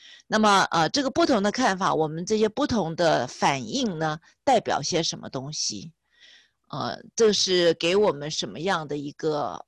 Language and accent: Chinese; Taiwan; now in North America; 或者是我是台湾来的，但是我是80年代我就来了